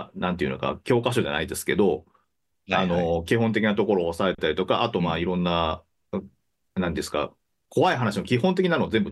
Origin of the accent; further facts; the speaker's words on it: Kanto, Japan; 僕、関東人だから見れなくって、そうなんですよ。